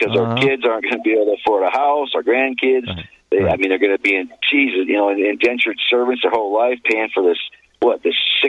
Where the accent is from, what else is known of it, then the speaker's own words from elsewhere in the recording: United States; And I can say that because I'm an American. I have free speech.